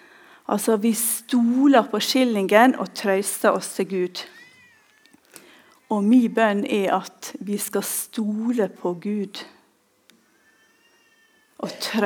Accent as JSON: {"language": "Norwegian", "town": "Ulsteinvik", "region": "Møre og Romsdal", "country": "Norway", "said": "Jeg kommer fra Ulsteinvik."}